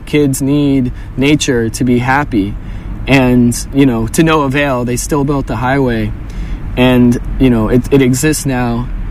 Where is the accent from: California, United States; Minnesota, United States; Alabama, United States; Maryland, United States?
Maryland, United States; Silver Spring; I come from Silver Spring, Maryland, a suburb of D.C.